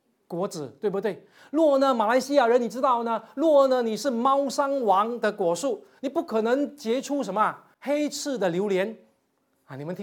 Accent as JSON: {"language": "Chinese", "region": "Fujian", "country": "China", "said": "我们福建人说你吃蛇的意思是什么？你懒惰的意思"}